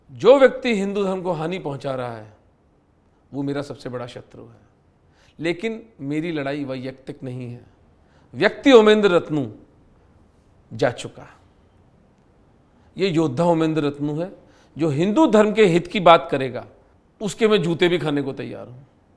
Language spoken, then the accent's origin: Hindi; Rajasthan, India; और राजस्थान में पला बड़ा होने के नाते लोकश्रुतियाँ कुछ थी मेरे पास में.